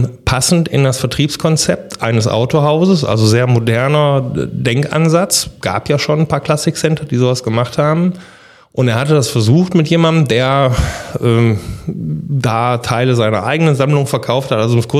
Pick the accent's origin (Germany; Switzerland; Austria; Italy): Germany; Mülheim, North Rhine-Westphalia; also born or lived in Essen; ich bin zwar gebürtiger Essener, aber ich bin auch gleichzeitig Essener gefangen im Körper eines Mülheimers, also immer in Mülheim gelebt und wohnte damals noch in Mülheim.